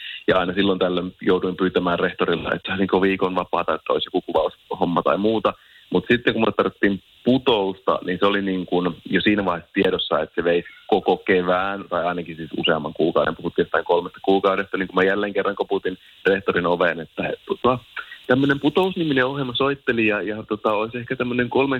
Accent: Oulu, North Ostrobothnia, Finland; accent: Oulu dialect; mä sanoin, että mä oon Oulusta ja sen takia kuulostan tältä.

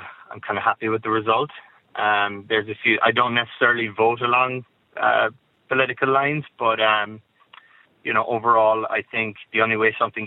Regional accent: Florida, United States; There is a couple of things that were very disappointing in my home state of Florida

